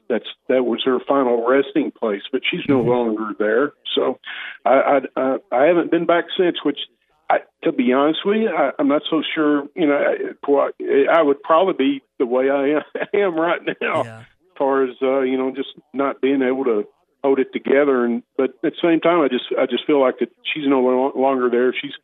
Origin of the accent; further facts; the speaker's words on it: Little Rock, Arkansas, United States; We lived near Little Rock Central when I was, age 2 to 5, something like that. And then we moved near Little Rock Parkview off of off of Barrow Road, and lived there for quite some time.